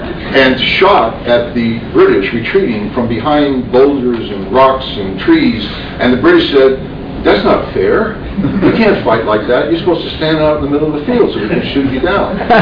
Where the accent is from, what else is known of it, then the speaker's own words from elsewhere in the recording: Massachusetts, United States; I grew up in Massachusetts. My folks used to bring us around to all the historical sites from the Revolutionary War.